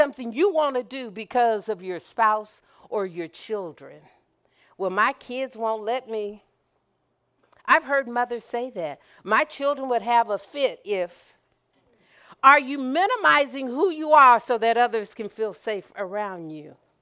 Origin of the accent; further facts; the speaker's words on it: Anchorage, Alaska, United States; When I was a child growing up in Anchorage, we lived for this time of year